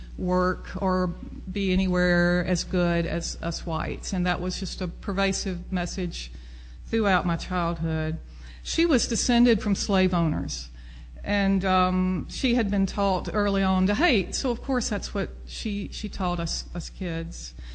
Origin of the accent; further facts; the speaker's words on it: Vicksburg, Mississippi, United States; in Vicksburg. My parents took us there every week.